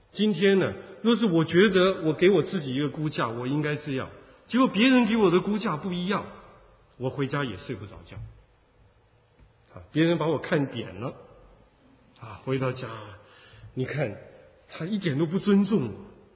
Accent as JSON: {"language": "Chinese", "country": "China", "said": "我们中国人讲的这个有志难伸呢，是很痛苦的一件事情。"}